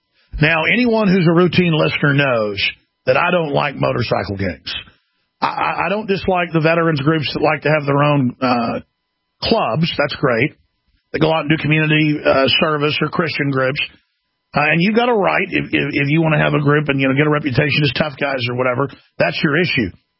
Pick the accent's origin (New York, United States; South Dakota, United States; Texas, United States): Texas, United States; Dallas; I grew up in Dallas and saw a lot of this, and it was not fun.